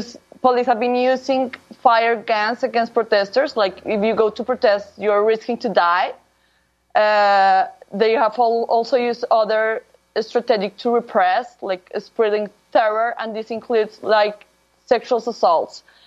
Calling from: Cali, Valle del Cauca, Colombia; I'm saying hello from Cali, which is the largest city, the third largest city in Colombia, the second city of Latin America with more African descendant population

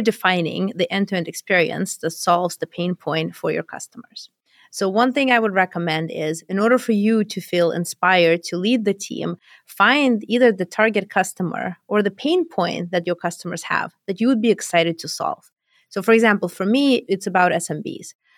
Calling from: San Jose, California, United States; I'm calling in from San Jose, California.

